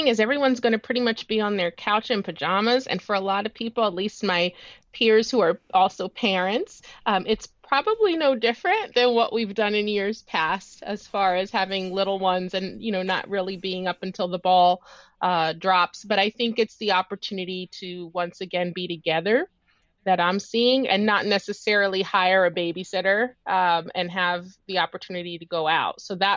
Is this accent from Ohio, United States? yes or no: yes; Columbus, Ohio, United States; Growing up, I grew up in Columbus, Ohio, and I'm the eldest of four.